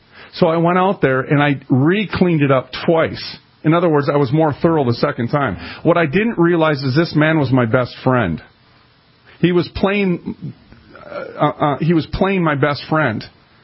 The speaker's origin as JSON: {"language": "English", "town": "Minneapolis", "region": "Minnesota", "country": "United States", "said": "Now, keep in mind, I'm a kid from North Minneapolis."}